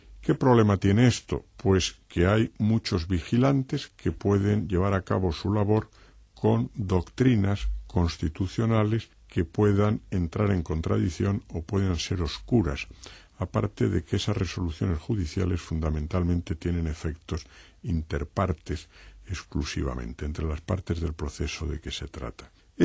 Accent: Spain

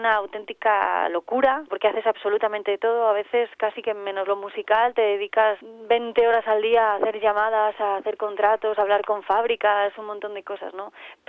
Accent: Torrelavega, Cantabria, Spain; aparecía un concurso de jóvenes talentos en mi pueblo, en Torrelavega

